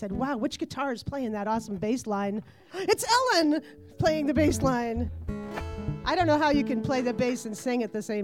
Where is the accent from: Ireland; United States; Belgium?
Ireland; I'm Irish.